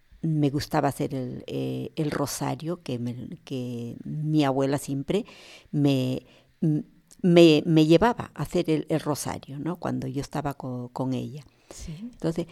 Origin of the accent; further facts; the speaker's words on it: Peru; yo soy de Perú, y estudié interna en la ciudad de Trujillo, en el colegio San Vicente de Paul.